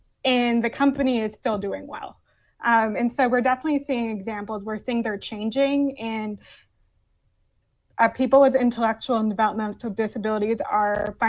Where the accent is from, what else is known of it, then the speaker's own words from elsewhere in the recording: Massachusetts, United States; And I was raised in Massachusetts.